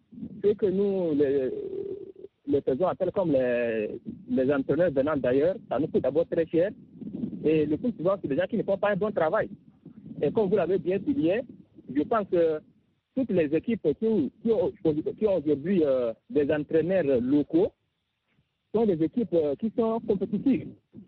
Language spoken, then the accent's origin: French; Italy; now in Cameroon; Oui, je suis italien, mais je suis au Cameroun pour l'instant.